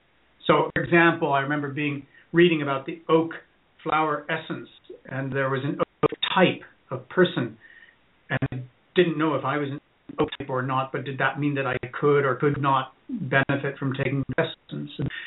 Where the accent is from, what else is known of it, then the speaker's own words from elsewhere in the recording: California, United States; moved away as an adult; now in United Kingdom; I never heard about batch flower remedies back when I was growing up in California. I first came over to the UK when I was 19, 3 years ago now.